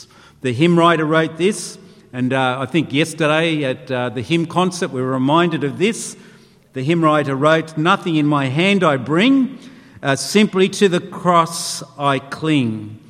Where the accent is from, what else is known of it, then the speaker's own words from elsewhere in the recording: Australia; they represented me as an Aussie down under.